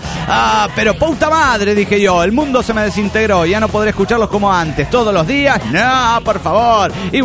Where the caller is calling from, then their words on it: Tijuana, Baja California, Mexico; de Tijuana.